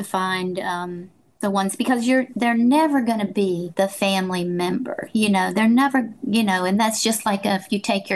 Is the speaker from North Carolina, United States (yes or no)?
yes; North Carolina, United States; now in Florida, United States; My mom, I live in Florida, but my mom, I grew up in North Carolina.